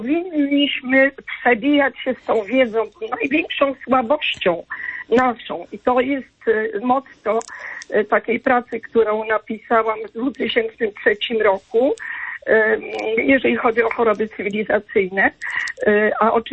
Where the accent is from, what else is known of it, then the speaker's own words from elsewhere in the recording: northern Poland, Poland; Ja jestem lekarzem z Polski Północnej z 50-letnią praktyką